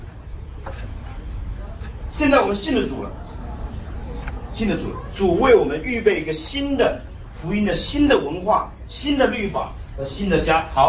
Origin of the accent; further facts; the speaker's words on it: Taiwan; 那你讲可以，我们台湾人讲不行